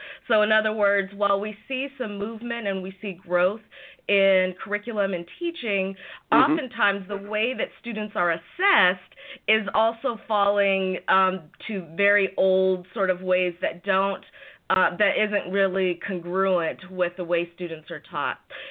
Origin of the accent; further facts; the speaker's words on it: California, United States; also born or lived in Washington State; I'm from California, but I lived in Washington State for 19 years.